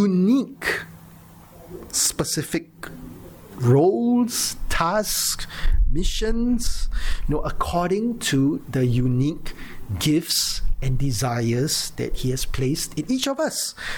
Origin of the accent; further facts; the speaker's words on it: Singapore; When you think of this word as a Singaporean, right, you think of a policeman saman, a judge saman